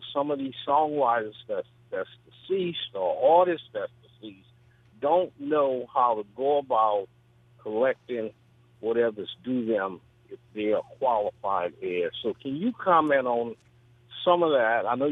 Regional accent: New Orleans, Louisiana, United States; now in Hattiesburg, United States; I live in Hattiesburg, Mississippi right now, but I'm from New Orleans.

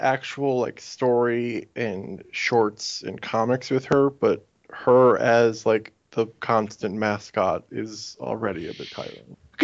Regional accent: United States; As an American guy who has never lived in the UK, I passing knowledge of this.

